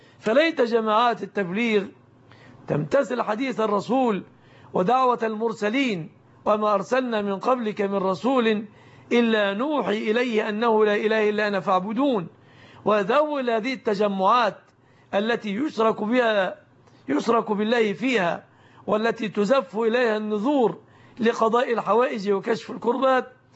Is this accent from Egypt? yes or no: yes; Egypt; بلادنا مصر